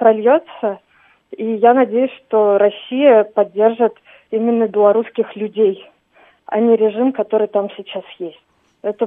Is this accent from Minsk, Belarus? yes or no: no; Vitebsk, Vitebsk Region, Belarus; я абсолютно пророссийский человек. Я из Витебска.